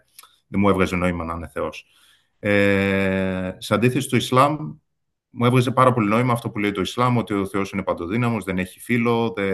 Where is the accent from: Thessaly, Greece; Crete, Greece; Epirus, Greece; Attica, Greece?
Attica, Greece; Athens; moved away as an adult; now in Utrecht, Netherlands; Γεννήθηκα και μεγάλωσα στην Αθήνα. Τα τελευταία 5 χρόνια, όμως, ζω στην Ολλανδία. Μετακόμισα για μεταπτυχιακό και δουλεύω αυτή τη στιγμή στην Ουτρέχτη της Ολλανδίας.